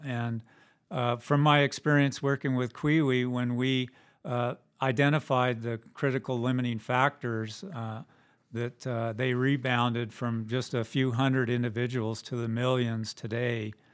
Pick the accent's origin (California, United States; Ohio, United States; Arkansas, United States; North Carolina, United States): California, United States; I grew up in Southern California and just happened to have a vacation to this area